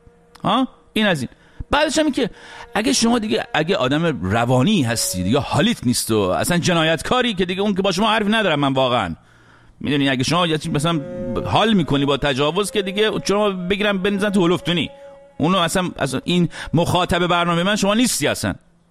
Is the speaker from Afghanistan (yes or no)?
no; Iran; بنده به عنوان یک ایرانی